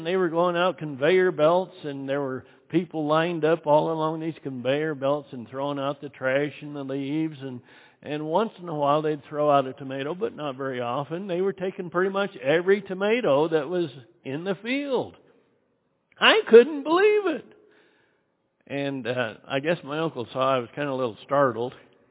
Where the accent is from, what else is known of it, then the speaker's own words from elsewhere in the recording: Idaho, United States; I was raised in southwest Idaho, and my mother was born and raised in California.